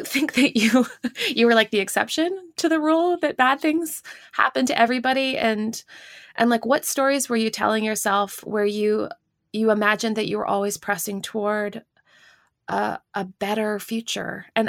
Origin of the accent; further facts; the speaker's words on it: Canada; now in United States; And I mean, I'm not even American. I'm Canadian